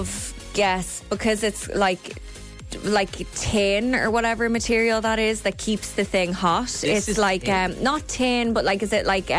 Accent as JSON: {"language": "English", "country": "Ireland", "said": "just because I'm an Irish woman and it's just an Irish thing always Google the word sorry."}